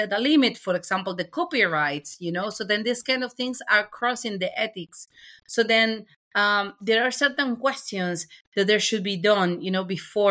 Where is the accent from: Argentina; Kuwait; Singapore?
Argentina; moved away; I'm originally from Argentina myself